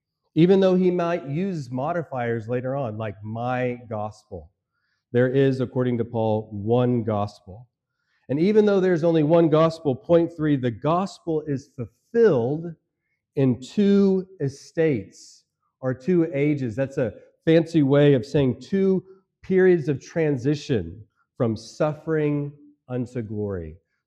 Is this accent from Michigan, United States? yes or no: no; Texas, United States; So I began to respond to this question I receive often by saying, I hail from the great state of Texas.